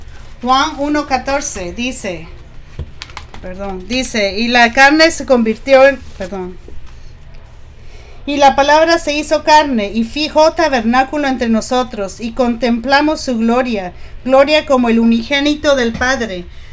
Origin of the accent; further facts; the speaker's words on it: Qingdao, Shandong, China; Vengo de la China y vengo de una provincia que se llama Qingdao.